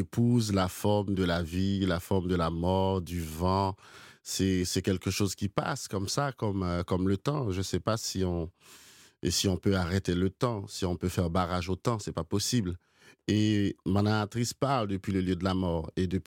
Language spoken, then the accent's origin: French; Haiti; moved away; J'ai quitté Haïti, enfin, non, parce que je pense que j'écris depuis cette enfance, depuis mes vécus haïtiens, depuis mon histoire, depuis ma mémoire. Je suis un modeste héritier de la grande tradition poétique haïtienne.